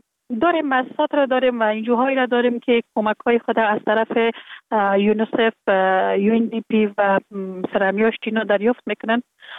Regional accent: Kabul, Afghanistan; born or raised there

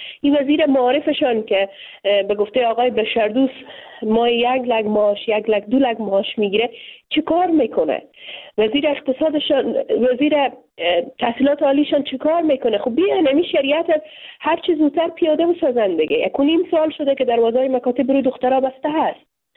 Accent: Afghanistan; من جدا از مردم افغانستان نیستم و مردم افغانستان که در افغانستان زندگی میکنم، در خانواده های افغان زندگی میکنم

